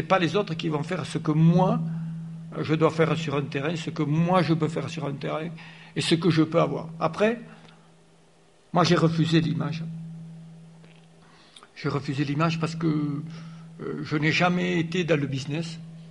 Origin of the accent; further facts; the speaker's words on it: Auch, Occitanie, France; moved away as an adult; now in Toulouse, France; J'y suis arrivé, j'avais 20 ans, puisque j'étais à Auch, je suis un Gersois, j'étais à Auch, je suis arrivé à Toulouse